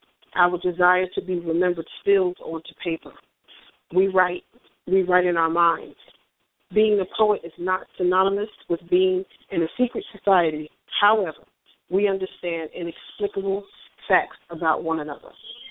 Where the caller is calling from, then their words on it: Newark, New Jersey, United States; Hey, it's … calling from Newark, New Jersey.